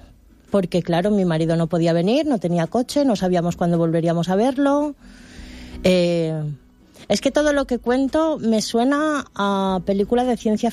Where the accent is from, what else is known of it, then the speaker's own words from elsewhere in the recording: Altea, Valencian Community, Spain; now in Catarroja, Spain; yo soy de aquí, yo soy nacida en Altea. Entonces me subieron a UPDET, que mi madre vive en UPDET, y llevamos en UPDET desde el día 2 de noviembre.